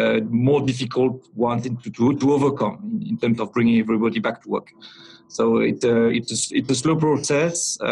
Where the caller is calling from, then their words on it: Paris, Île-de-France, France; Yes, I am in Paris.